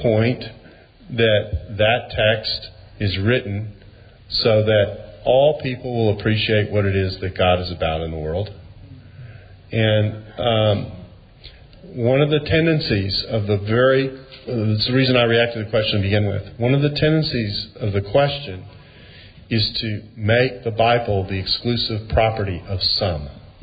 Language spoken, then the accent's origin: English; the South, United States; I'm from the South. I tend to do this more indirectly